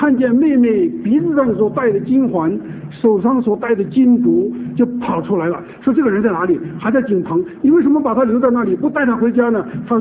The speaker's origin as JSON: {"language": "Chinese", "country": "China", "said": "丁姐妹，我们中国人读到这句话觉得很奇怪"}